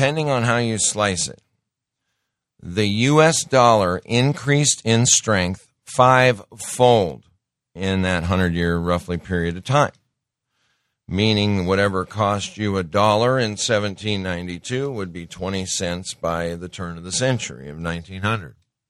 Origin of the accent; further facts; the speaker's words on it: United States; The only asset base, the only thing that backs it up as an asset is you and me as American citizens. We are the collateral.